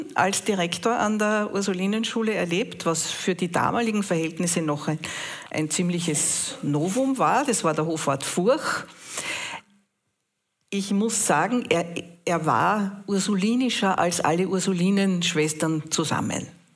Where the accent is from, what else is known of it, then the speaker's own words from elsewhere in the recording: Salzburg, Austria; Ja, also ich bin keine Oberösterreicherin, keine Niederösterreicherin, sondern eine waschechte Salzburgerin. Vertrete damit natürlich auch den Westen.